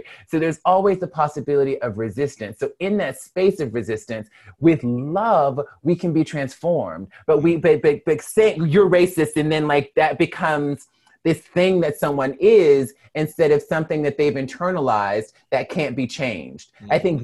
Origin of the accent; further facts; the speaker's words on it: Mobile, Alabama, United States; I am a Black woman born and raised in Mobile, Alabama, grew up internalizing all these negative ideas about myself as a Black person